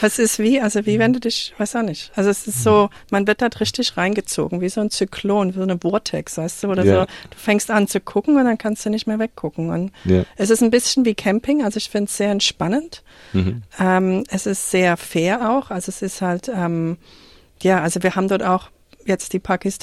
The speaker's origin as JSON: {"language": "German", "country": "Germany", "said": "Also ich bin da reingeschlittert, mir kennt's ja nicht als Deutsche"}